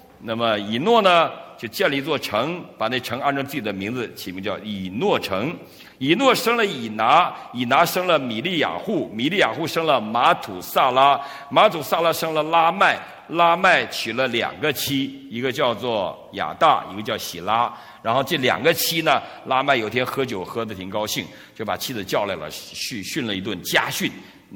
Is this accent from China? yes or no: yes; China; 所以你看我们中国人特别重视吃喝啊，特别重视吃喝。